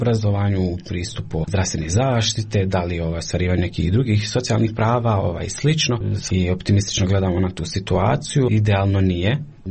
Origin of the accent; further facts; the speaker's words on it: Kakanj, Federation of Bosnia and Herzegovina, Bosnia & Herzegovina; dolazim iz Kaknje